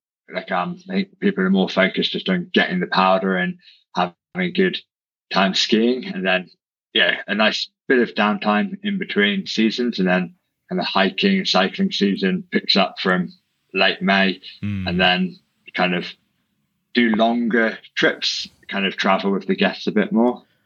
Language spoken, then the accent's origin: English; Isles of Scilly, South West England, United Kingdom; now in Hokkaido, Japan; Yeah, so I'm originally from a small group of islands off the coast of the UK called the Isles of Scilly. So I kind of grew up on the water